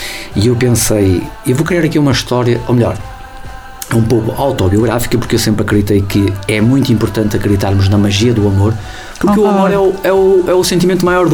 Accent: Esmoriz, Aveiro, Portugal; Sou de Esmoriz, espertinho daqui.

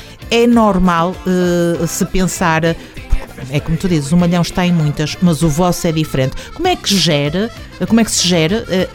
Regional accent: Portugal; é a nossa cara, enquanto portugueses, também faz parte da nossa herança e não há nenhum português que não saiba

